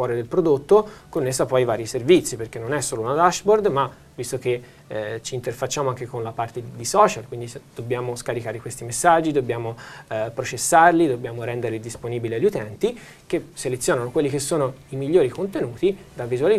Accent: Pisa, Tuscany, Italy; C'era un evento in provincia di Pisa, perché noi veniamo da Pisa

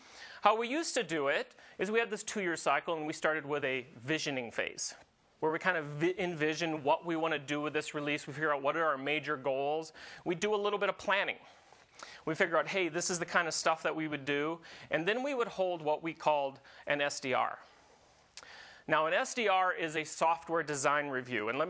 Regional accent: Iowa, United States; I was born in the United States, in Iowa. And more specifically, I was born in the northwest corner of Iowa, and even more specifically, I was born on a farm. I'm an Iowa farm boy by heart, actually.

